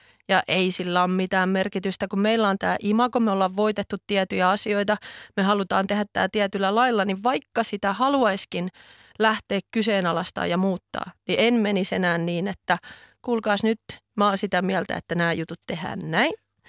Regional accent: Tampere, Pirkanmaa, Finland; mä tuun Tampereelta ja mulla on ollut jo valmiiksi ihan pienestä asti

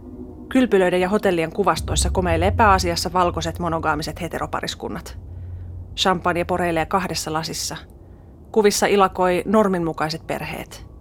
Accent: Helsinki, Uusimaa, Finland; Itse olen tutussa kotikaupungissani Helsingissä

